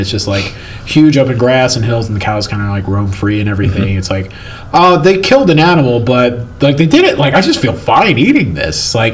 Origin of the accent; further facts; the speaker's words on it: St. Louis, Missouri, United States; growing up, like, I grew up in St. Louis, and April, you don't see the sun for April.